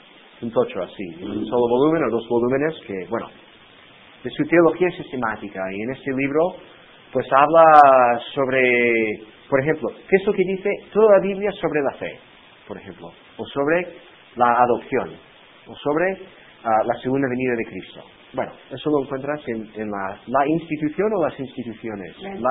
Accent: United States; Spanish is a second language; now in Spain; yo sé que eso es el caso en mi país, en los Estados Unidos

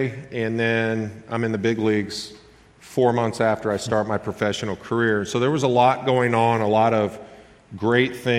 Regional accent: Evansville, Indiana, United States; now in St. Louis, United States; Yeah, I grew up in Evansville, Indiana. So I'm a Hoosier.

